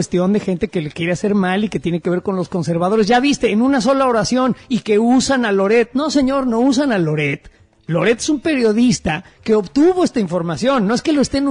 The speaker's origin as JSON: {"language": "Spanish", "country": "Mexico", "said": "Lo que sí me importa como ciudadano mexicano es que el presidente me mienta"}